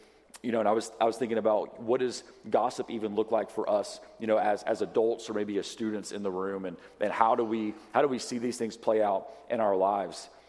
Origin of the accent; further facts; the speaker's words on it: Southern United States, United States; Or my favorite, just from growing up in the South, is Southern prayer requests